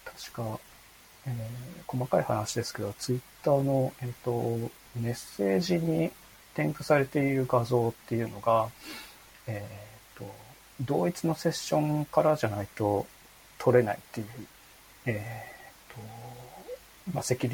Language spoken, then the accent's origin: Japanese; Hokkaido, Japan; 私出身が北海道だっていうところがありますね。北海道のすごく田舎のところ出身なんですけど